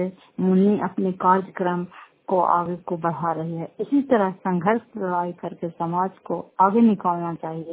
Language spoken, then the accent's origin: Hindi; Bihar, India; घर का तहसील पंचायत मुखौटा, जिला नालंदा की निवासी हूँ।